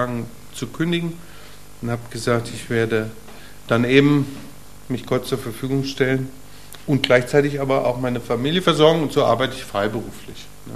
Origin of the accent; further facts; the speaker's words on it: Wetzlar, Hesse, Germany; ich hatte es gesagt, ich bin aus Wetzlar